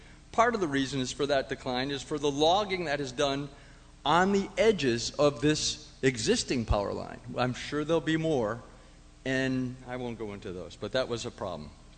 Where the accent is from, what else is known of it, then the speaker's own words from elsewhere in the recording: New Hampton, New Hampshire, United States; from New Hampton, New Hampshire, 03256.